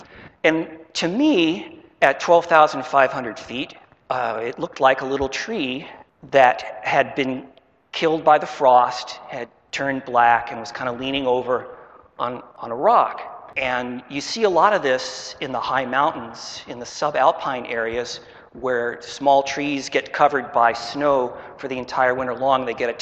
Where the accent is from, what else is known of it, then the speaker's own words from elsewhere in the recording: Los Angeles, California, United States; And for a little 12-year-old kid growing up in Los Angeles, I had never seen trees this big.